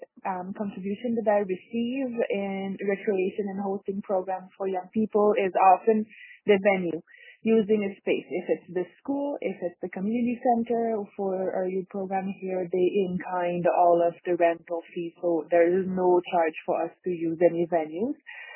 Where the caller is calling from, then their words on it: Yukon, Canada; I'm calling from Dakokada Heng Junction in the Yukon Territory.